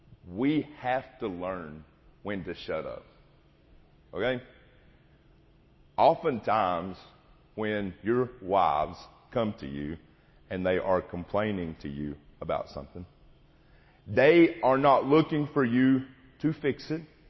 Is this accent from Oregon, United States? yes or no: no; Maynardville, Tennessee, United States; I was at the house that I grew up in Maynardville